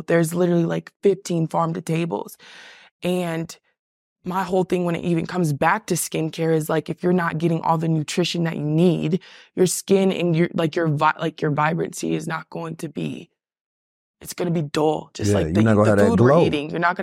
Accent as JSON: {"language": "English", "region": "Oklahoma", "country": "United States", "said": "And again, I'm from Oklahoma. I didn't know if I told you that. It's a huge farming belt."}